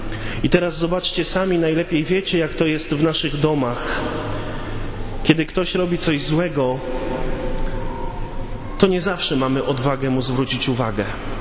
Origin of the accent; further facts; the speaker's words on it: Koszalin, West Pomeranian Voivodeship, Poland; Papież był w Koszalinie, w moich rodzinnych stronach.